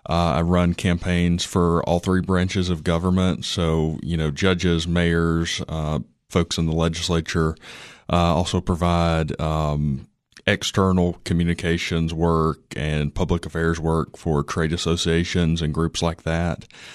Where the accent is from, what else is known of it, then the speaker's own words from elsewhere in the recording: Livingston, Tennessee, United States; I'm from Livingston.